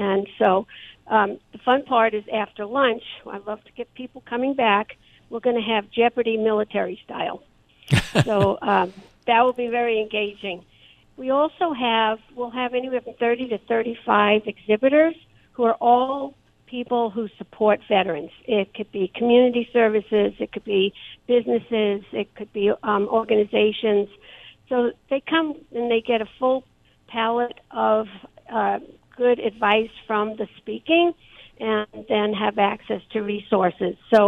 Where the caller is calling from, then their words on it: Fort Worth, Texas, United States; I'm actually calling from Fort Worth and enjoying some rain.